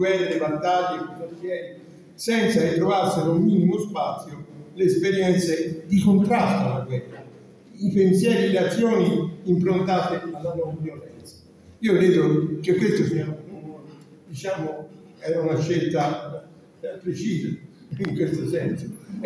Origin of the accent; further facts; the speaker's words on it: Florence, Tuscany, Italy; Io sono di Firenze